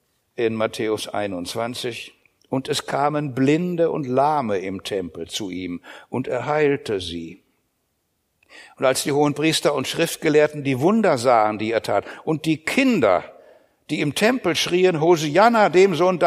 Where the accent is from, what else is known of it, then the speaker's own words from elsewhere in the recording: Northern Germany, Germany; Also Karnevalet als Norddeutscher hatte ich da natürlich unheimlich Verstehensprobleme.